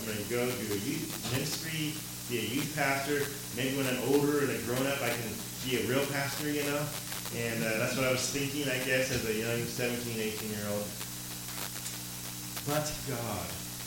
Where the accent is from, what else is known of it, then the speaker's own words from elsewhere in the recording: California, United States; now in Hong Kong; I came from California, where I was raised, to Hong Kong. My first mission trip, I got saved when I was 17 years old.